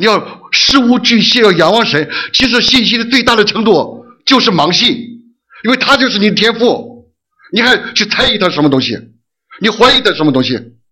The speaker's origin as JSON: {"language": "Chinese", "country": "China", "said": "很多时候我们中国人喜欢忧虑"}